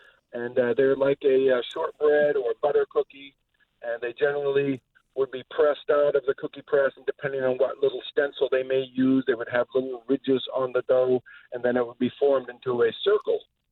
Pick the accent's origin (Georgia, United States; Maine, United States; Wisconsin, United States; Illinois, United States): Maine, United States; New Sweden; now in Waterville, United States; I'm in Waterville, but I was born and raised in Aroostook County in New Sweden. which is the hotbed of the Swedish communities up there